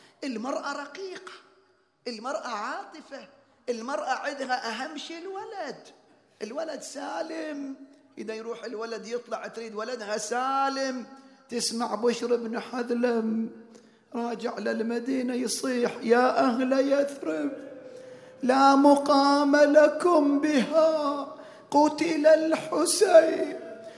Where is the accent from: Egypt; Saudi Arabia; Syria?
Saudi Arabia; Qatif, Eastern Province; هذا مدفون عندنا في القطيف